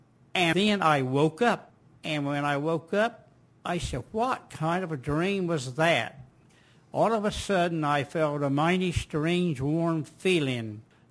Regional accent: Harkers Island, North Carolina, United States; the Outer Banks, Harker's Island to be exact. It's right near Cape Lookout National Seashore Park.

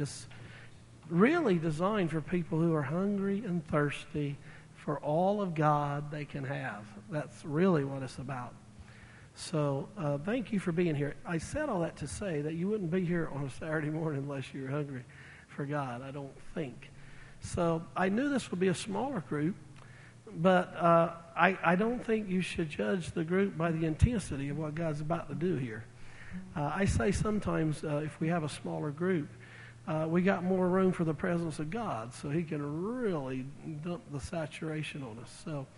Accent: North Carolina, United States; I began a leadership retreat, for lack of better terms, down in North Carolina, my hometown, homeland.

